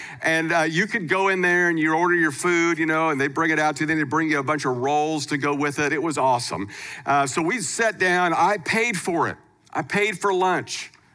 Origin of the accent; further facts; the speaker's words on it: Kansas, United States; also born or lived in California; But anyway, I grew up in Kansas, and then I made my way to California, where I was there for 20 years at a church out there.